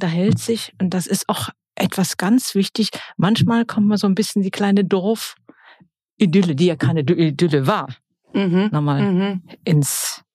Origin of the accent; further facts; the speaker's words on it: Georgia; Ja, in Georgien, auf dem Land.